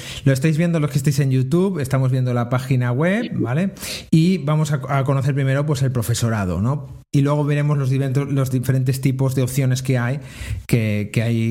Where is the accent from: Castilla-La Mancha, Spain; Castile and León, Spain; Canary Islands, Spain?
Castile and León, Spain; Toro; yo coincidí con él en Toro, que es de donde yo soy, en Zamora